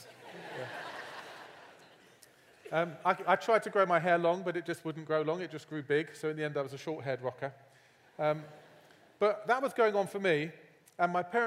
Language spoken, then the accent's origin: English; England, United Kingdom; now in Fort Wayne, United States; usually when I get introduced as English, people mention Downton Abbey